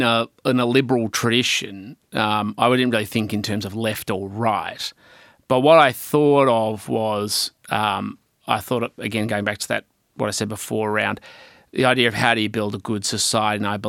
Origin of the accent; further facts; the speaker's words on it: Mornington Peninsula, Victoria, Australia; Well, I was a kid growing up on the Mornington Peninsula at the time, and it was probably a more closed community than it is now.